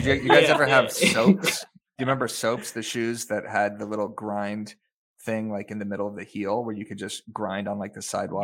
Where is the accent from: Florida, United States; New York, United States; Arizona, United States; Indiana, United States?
Arizona, United States; Tucson; Matt, do you realize I grew up in Tucson, Arizona?